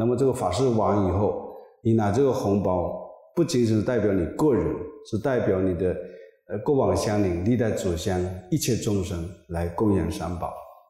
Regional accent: China; 尊师重道是我们中国的传统优良文化啊，我们中国人啊对这个老师、对师父非常的这个尊重。

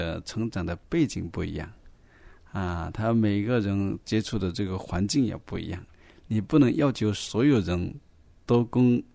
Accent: China; 我们啊自己是一个中国人，感觉到很骄傲，

